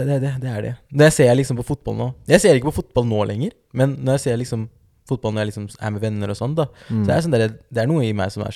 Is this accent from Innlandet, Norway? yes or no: no; Oslo, Norway; fordi jeg er liksom fra Groruddalen